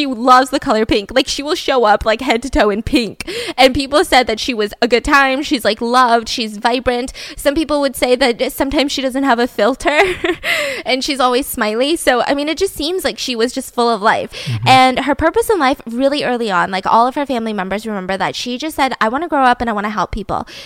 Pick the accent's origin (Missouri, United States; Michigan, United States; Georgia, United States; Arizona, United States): Georgia, United States; And it happens in my home state of Georgia.